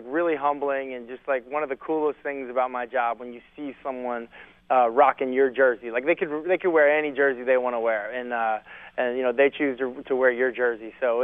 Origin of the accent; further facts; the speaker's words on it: Boulder, Colorado, United States; born there; he was actually my dad's college roommate at CU when I was born out in Boulder.